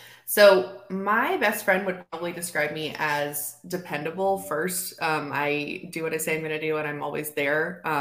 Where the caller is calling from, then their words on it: Richmond, Virginia, United States; Joining you from Richmond, Virginia this morning.